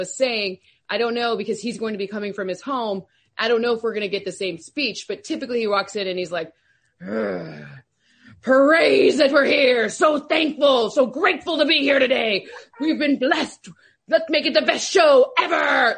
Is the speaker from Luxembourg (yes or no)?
yes; Luxembourg; So I grew up in Luxembourg